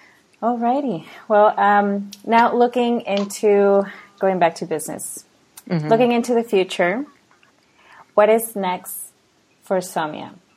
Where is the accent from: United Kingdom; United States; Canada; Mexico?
Mexico; I'm from Mexico